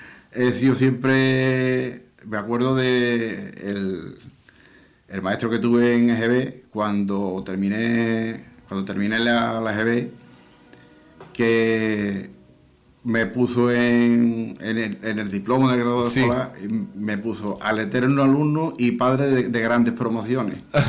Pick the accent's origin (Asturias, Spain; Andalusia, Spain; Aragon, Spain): Andalusia, Spain; Escacena del Campo; yo desde pequeño yo procedo de un pueblecito de Huelva, Escacena del Campo.